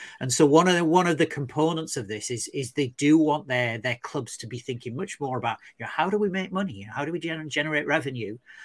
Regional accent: United Kingdom; now in Paris, France; I'm a British guy in Paris.

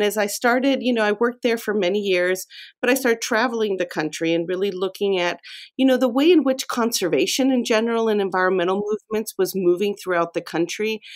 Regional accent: Mexico; English is a second language; I grew up in Mexico

